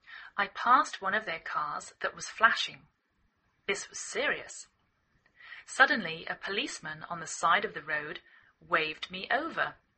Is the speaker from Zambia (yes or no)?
no; England, United Kingdom; now in United States